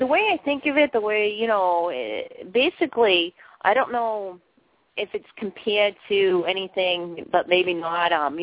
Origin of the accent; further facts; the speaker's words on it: Boston, Massachusetts, United States; now in Maine, United States; I'm originally from Boston, but I moved up to Maine